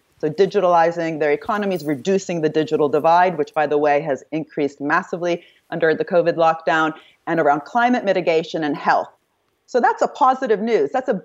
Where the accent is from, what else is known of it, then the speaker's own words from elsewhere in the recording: Italy; English is a second language; I'm from Italy, or I didn't tell you that, I am from Italy.